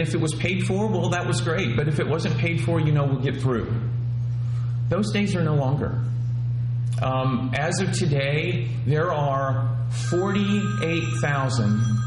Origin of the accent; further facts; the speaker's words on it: Mattoon, Illinois, United States; I was born and raised in Mattoon.